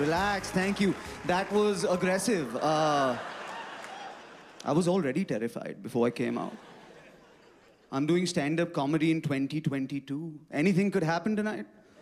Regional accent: Mumbai, Maharashtra, India; Listen, I come from Mumbai. There is a monsoon in Mumbai, right?

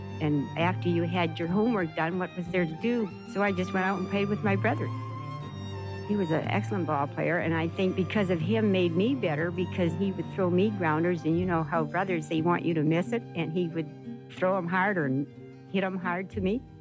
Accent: Canada; And I can say, being Canadian, that we were very happy that Wrigley included Canada.

